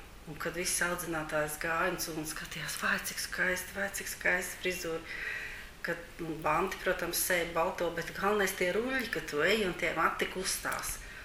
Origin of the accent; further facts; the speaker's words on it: Riga, Latvia; Un bērnības es pavadījis, kā arī visu skolas gads dzīvoju teikā, un arī bērnu dārzā, 18. Rīgas bērnu dārziņā, es gāju arī teikā